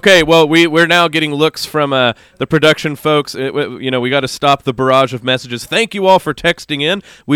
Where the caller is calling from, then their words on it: Pittsburgh, Pennsylvania, United States; so cool. I am from Pittsburgh, living in Des Moines. I love the idea of sister cities.